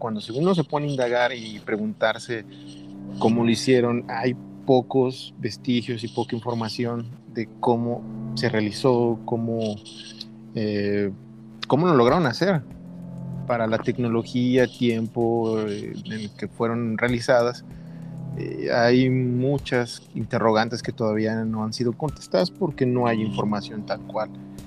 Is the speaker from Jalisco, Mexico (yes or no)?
yes; Guadalajara, Jalisco, Mexico; somos de Guadalajara